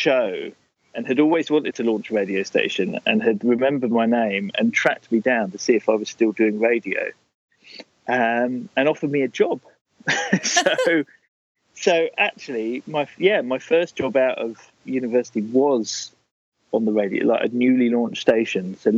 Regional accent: East of England, United Kingdom; born there; I was born in Hertfordshire, which is just north of London in the UK, and that's where I still am. Other than like a few years at university down on the south coast of England, and maybe a year living in London, I've lived out in Hertfordshire.

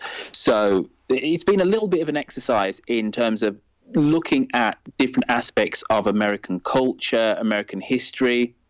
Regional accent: United Kingdom; I'm British, but I'm a Jamaican parented

